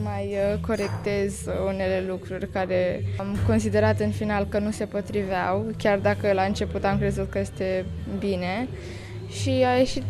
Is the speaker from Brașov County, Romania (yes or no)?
no; Bucharest, Romania; sunt din București, sunt în clasa a 6-a, am 12 ani și învăț la școala gimnazială Herăstrău.